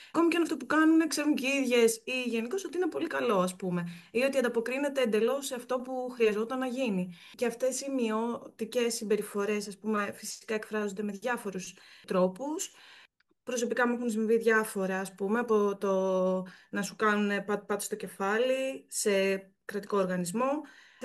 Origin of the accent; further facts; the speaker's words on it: Thessaloniki, Central Macedonia, Greece; Εγώ επειδή είμαι από τη Θεσσαλονίκη